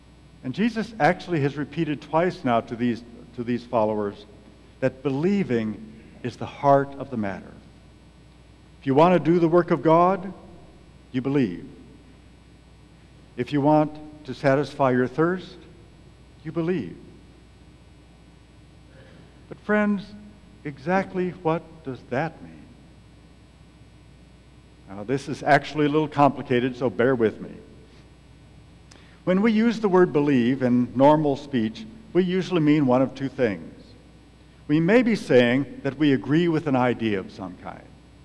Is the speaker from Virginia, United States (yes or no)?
no; Minneapolis, Minnesota, United States; born there; Now, my father grew up in Wisconsin, and I was born in Minneapolis. So I come from a heritage of people who shovel snow.